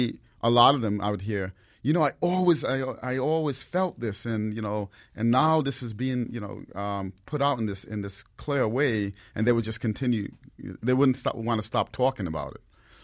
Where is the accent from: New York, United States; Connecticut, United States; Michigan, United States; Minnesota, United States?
New York, United States; New York City; And a lot of my friends growing up in the Bronx, we all had inquisitive minds and we wondered about these things.